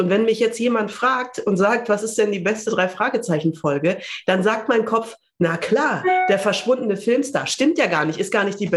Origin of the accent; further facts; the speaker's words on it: Castrop-Rauxel, North Rhine-Westphalia, Germany; Ich komme aus Castrop-Rauxel, die kommen aus Castrop-Rauxel.